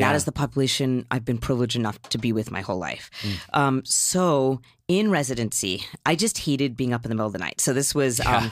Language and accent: English; Utah, United States; See, I'm not even a big swearer because I come from Utah.